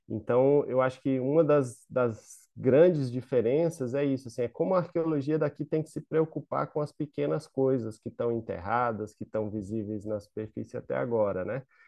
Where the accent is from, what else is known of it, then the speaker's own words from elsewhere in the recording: Goiás, Brazil; pessoas da minha família que viviam dessa pequena agricultura, né, lá em Goiás. E o lugar onde eu cresci, passei minha infância, né, entre os dias na cidade para estudar e as atividades que meu pai fazia